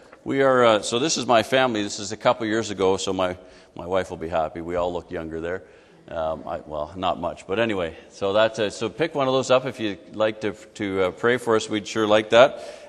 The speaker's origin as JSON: {"language": "English", "region": "Alberta", "country": "Canada", "lives_now": "Saskatoon, Canada", "said": "and I'm from Alberta. I was 9 years in Alberta, and Saskatoon is really not a whole lot different."}